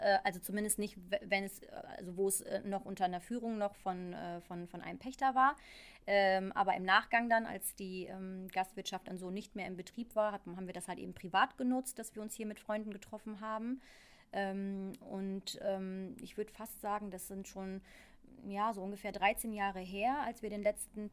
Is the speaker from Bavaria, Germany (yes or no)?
no; Nettetal, North Rhine-Westphalia, Germany; ich bin ja sehr ländlich groß geworden im Nettetal. Ich habe aus meinem Fenster geguckt und habe direkt in den Wald reingeschaut.